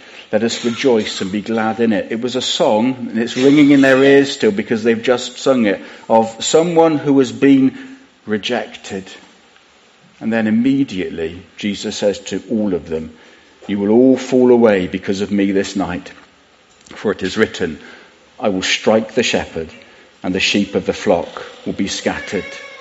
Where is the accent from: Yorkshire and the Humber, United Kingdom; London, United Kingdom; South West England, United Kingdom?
South West England, United Kingdom; Bradford-on-Avon; any of the multitudes of young people that I grew up with in Bradford-on-Avon all those years ago